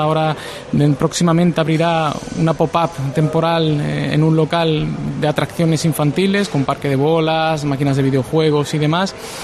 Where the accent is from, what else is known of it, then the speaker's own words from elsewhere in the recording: Cádiz, Andalusia, Spain; Yo soy de Cádiz, soy de la Bahía, de aquí cerquita